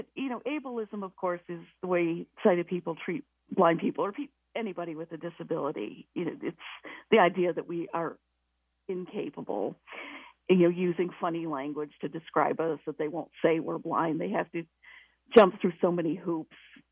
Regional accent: Michigan, United States; I grew up in Michigan, and not that that really has much to do with much, except I tend to like colder weather.

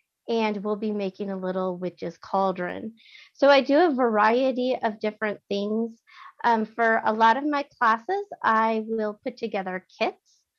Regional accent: Arizona, United States; And like you said, I'm from Arizona.

